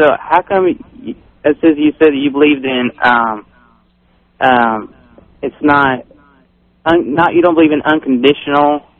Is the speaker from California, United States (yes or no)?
yes; Sacramento, California, United States; No, I'm from Sacramento area.